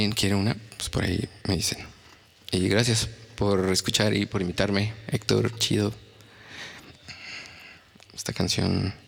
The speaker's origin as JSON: {"language": "Spanish", "region": "Aguascalientes", "country": "Mexico", "said": "Pues yo vengo de Aguascalientes"}